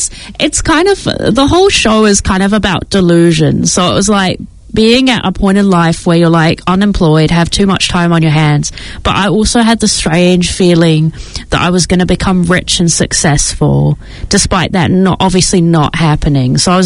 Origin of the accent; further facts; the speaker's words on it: Auckland, New Zealand; also born or lived in United Kingdom; I grew up in Auckland, originally from the UK, but pretty young when I moved. So, yeah. Auckland most of my life, for sure.